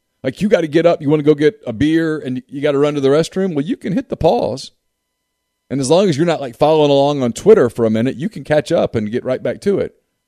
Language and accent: English; Ruston, Louisiana, United States; When I was a kid growing up in Ruston, Louisiana, okay, so we didn't have a big league team all that close to us.